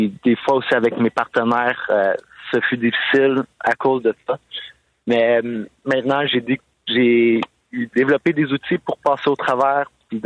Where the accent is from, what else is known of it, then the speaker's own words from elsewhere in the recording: Vaudreuil, Quebec, Canada; Mes premiers coups de patin, j'avais environ 4-5 ans à Vaudreuil.